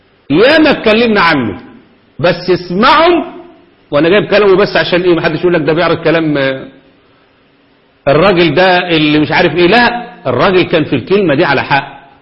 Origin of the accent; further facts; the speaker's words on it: Egypt; الان يعني هنا عندنا في مصر